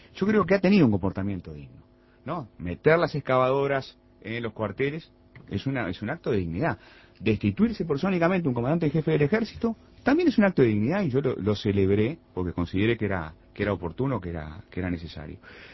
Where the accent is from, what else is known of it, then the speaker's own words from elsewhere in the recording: Uruguay; A mí me da vergüenza como uruguayo